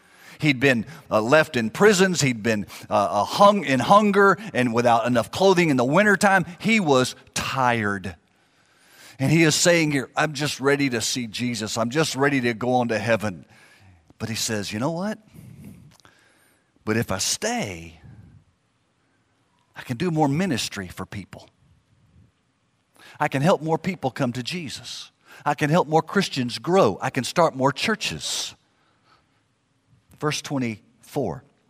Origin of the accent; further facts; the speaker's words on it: Houston, Texas, United States; Brother Bo Henderson was an associate pastor where I grew up in Houston